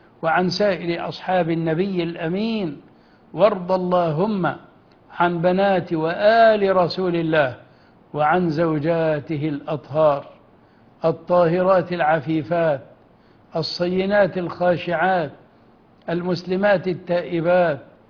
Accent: Egypt

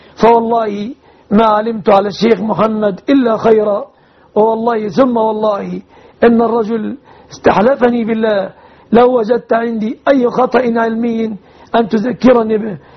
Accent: Egypt; بلادنا مصر

